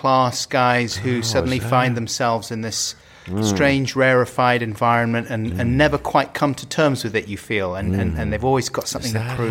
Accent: United Kingdom; Well, Americans just say heinous. I would, as a Brit, say heinous.

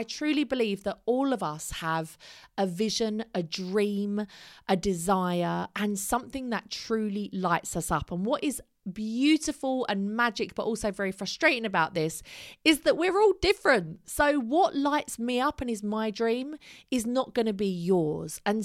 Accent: East of England, United Kingdom; I grew up in Essex where all of my friends were getting married at a certain age and having children at a certain age.

